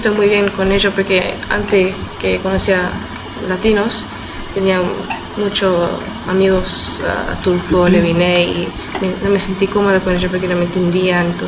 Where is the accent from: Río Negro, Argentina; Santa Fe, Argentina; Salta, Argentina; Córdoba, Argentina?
Santa Fe, Argentina; Rosario; Yo no soy de Mendoza, pero soy de Rosario.